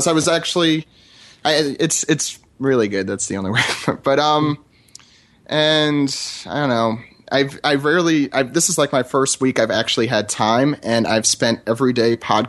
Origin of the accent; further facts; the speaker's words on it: East Coast, United States; I'm from the East Coast. I'm recording in New York City right now.